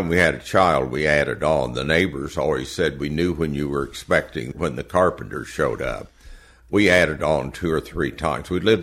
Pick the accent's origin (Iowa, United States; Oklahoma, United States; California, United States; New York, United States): Oklahoma, United States; Ponca City; And growing up in Ponca City, we never came to Tulsa's shop. We always went to Oklahoma City because it was paved all the way.